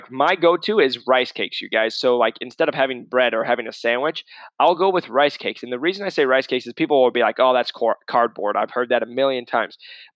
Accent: Midwest, United States; I say it because I'm from the Midwest. It's everywhere. But the Midwest, they don't care about as much health as normally as you get on the more the West Coast.

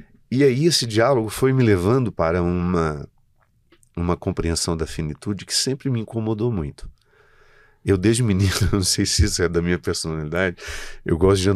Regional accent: Formiga, Minas Gerais, Brazil; born there; para a cidade onde nós nascemos, onde ela nasceu, lá em Formiga.

